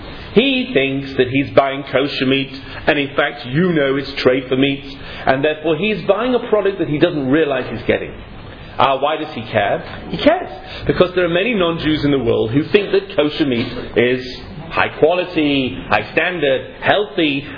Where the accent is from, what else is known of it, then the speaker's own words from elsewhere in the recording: England, United Kingdom; They won't take it in Israel, of course, because I'm English.